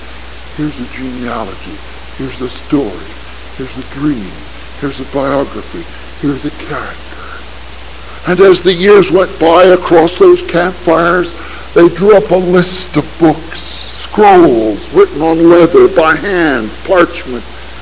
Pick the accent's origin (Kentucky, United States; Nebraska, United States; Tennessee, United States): Nebraska, United States; And where I grew up in Nebraska, we knew that the original copy of the Bible was someplace near Jerusalem.